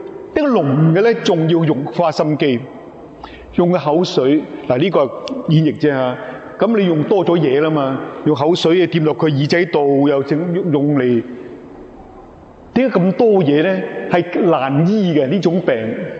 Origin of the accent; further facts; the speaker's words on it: China; 所以我哋中国人都有呢个差不多先生啲课书，系咪？